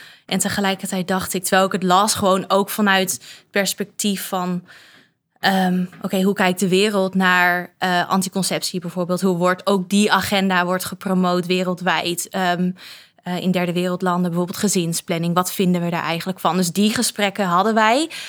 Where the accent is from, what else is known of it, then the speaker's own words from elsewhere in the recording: Netherlands; En ik ben in Nederland opgegroeid. Ik heb Nederlands onderwijs gehad.